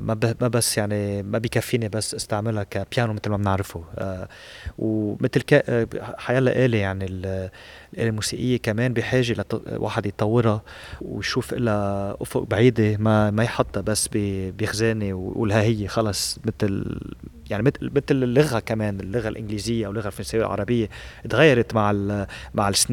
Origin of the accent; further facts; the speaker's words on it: Beirut, Beirut Governorate, Lebanon; أنا بيروتي إذا بحكي عن بيروت، بيروت مثل لي طفولتي، ذكريات حلوة وذكريات بشعة.